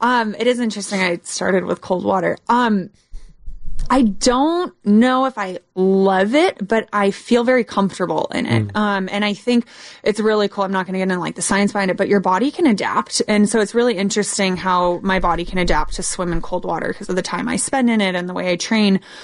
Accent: Pleasanton, California, United States; So I grew up in Pleasanton, grew up sailing, swimming in the bay.

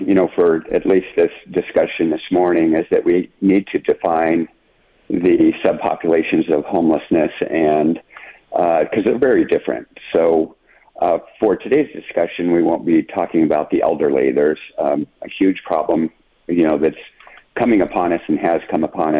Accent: Phoenix, Arizona, United States; also born or lived in Tucson; I grew up here in Arizona. I was born in Tucson at TMC and really went to grade school and high school in Phoenix.

